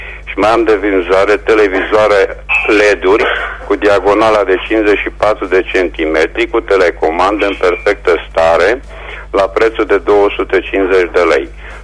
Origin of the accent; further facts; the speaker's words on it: Reșița, Caraș-Severin, Romania; sunt din Reșița și am și eu de făcut următoarele anunțuri.